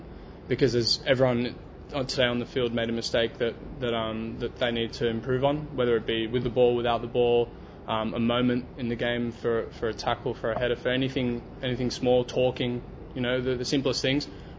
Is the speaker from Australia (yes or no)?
yes; Sydney, New South Wales, Australia; now in Toronto, Canada; I'm from Sydney, Australia, and that's. That's something I consider quite lucky, in my opinion.